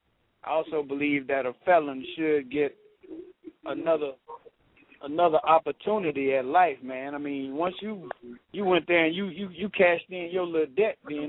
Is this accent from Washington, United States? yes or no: no; New Orleans, Louisiana, United States; I'm from New Orleans